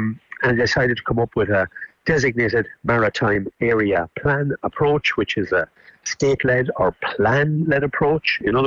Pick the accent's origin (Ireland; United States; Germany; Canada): Ireland; the single most important factor about being Irish, is that we are islanders